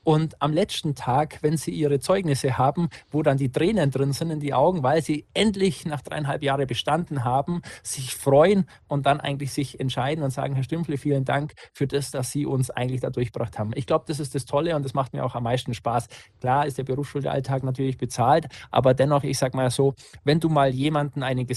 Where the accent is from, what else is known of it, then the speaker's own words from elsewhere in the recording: Augsburg, Bavaria, Germany; Ich bin tatsächlich Unterallgäuer. Hier schimpfen sie immer ein bisschen, weil Oberallgäu und Unterallgäu ist doch ein bisschen anders, aber tatsächlich bin ich Allgäuer, komme aber aus Augsburg.